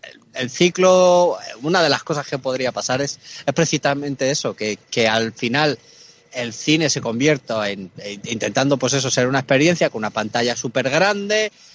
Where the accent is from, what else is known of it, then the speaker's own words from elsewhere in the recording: Alcobendas, Community of Madrid, Spain; En mi pueblo sí lo sabría, yo soy de Alcobendas